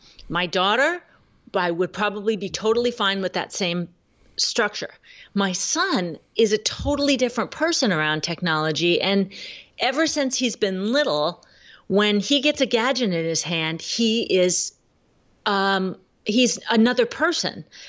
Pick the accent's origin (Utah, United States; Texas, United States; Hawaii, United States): Hawaii, United States; Maui; Well, you know what my hometown is, Maui.